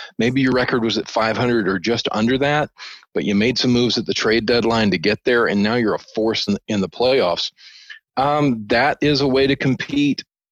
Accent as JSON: {"language": "English", "region": "Arkansas", "country": "United States", "tie": "born or raised there", "said": "I grew up with that in Arkansas. So we had blue laws."}